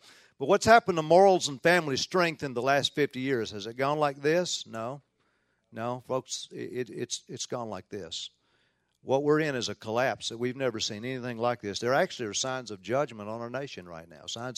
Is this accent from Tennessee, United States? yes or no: yes; Tennessee, United States; accent: southern; also born or lived in Oklahoma, United States; Now, I am from Tennessee. You might detect just a little bit of a southern accent.